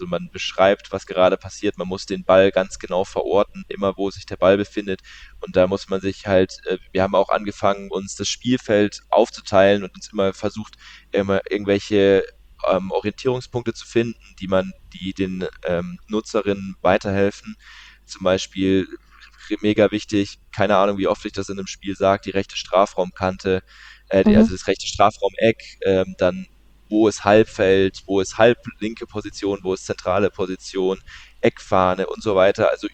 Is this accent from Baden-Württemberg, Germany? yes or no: yes; Walldorf, Baden-Württemberg, Germany; ich bin in Waldorf zur Schule gegangen.